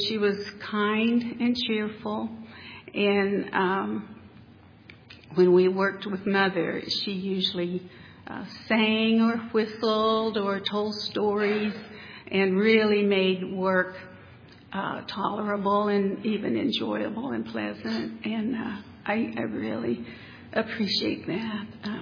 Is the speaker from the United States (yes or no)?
yes; Siloam Springs, Arkansas, United States; I grew up in near Siloam Springs, Arkansas, about 25 miles away. I grew up in the 50s and 60s on a large family farm.